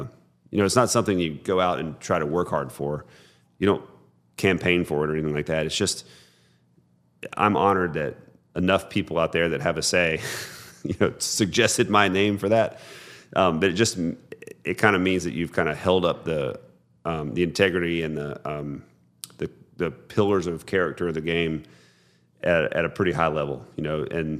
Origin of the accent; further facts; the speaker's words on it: Florence, Alabama, United States; And, you know, growing up in Florence, Alabama, it's not that far from Little Rock.